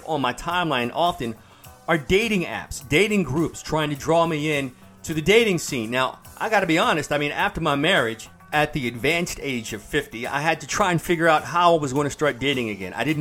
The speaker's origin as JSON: {"language": "English", "town": "Baltimore", "region": "Maryland", "country": "United States", "tie": "born or raised there", "said": "I grew up on Baltimore's west side, and oftentimes, especially in the summer, my friends and I would ride our bikes up to Edmondson Village."}